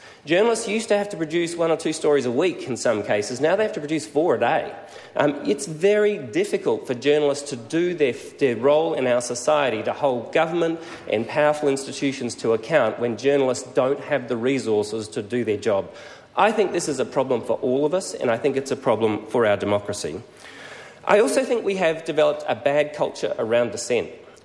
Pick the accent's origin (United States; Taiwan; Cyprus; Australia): Australia; Queensland; I use this quote to tell a little bit about my story about Queensland and the growing up in Queensland